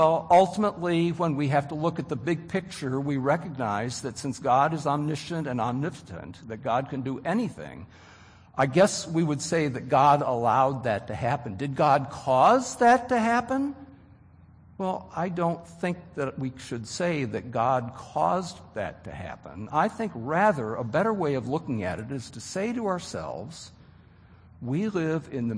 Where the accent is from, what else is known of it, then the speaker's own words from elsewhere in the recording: Wheaton, Illinois, United States; a family that lived up near my hometown in Wheaton, Illinois